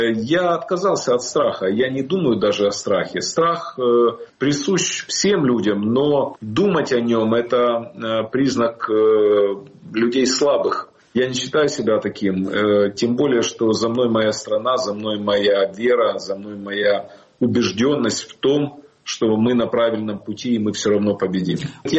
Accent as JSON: {"language": "Russian", "region": "Kyiv", "country": "Ukraine", "tie": "born or raised there", "said": "я живу у себя в моей родной стране. Я родился в Киеве, в Украине, я всю жизнь там прожил."}